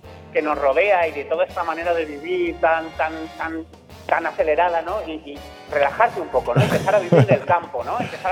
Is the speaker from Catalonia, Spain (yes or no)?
no; Castile and León, Spain; Es mi pueblo, de Zamora de toda la vida.